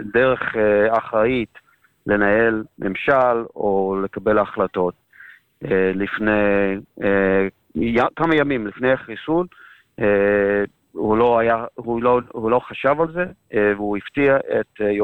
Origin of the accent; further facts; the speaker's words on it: United States; now in Israel; אני גדלתי בארצות הברית בשנות ה-70 ו-80